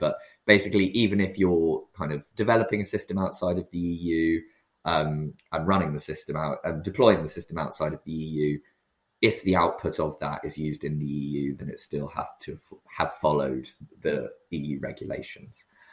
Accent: United Kingdom; I find particularly interesting, probably on account of being British, if nothing else

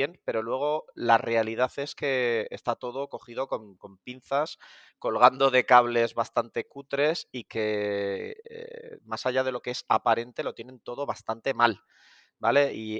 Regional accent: Zaragoza, Aragon, Spain; Pues como me crié en Zaragoza

